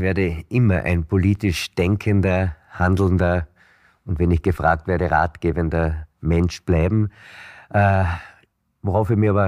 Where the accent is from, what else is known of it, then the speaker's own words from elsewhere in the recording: Klagenfurt, Carinthia, Austria; Ich bin Kärntner Weidmannsdorfer. Ich möchte meinen Lebensschwerpunkt hier haben.